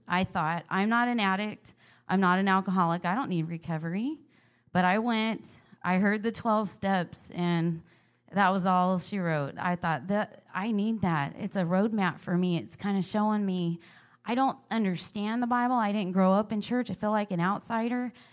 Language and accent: English; Fresno, California, United States; We're from Fresno, California area, by the way.